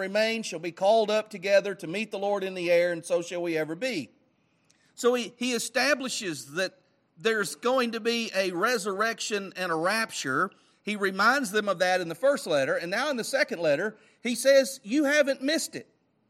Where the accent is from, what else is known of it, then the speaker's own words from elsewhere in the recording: Greenwood, United States; the First Baptist Church where we grew up there in Greenwood.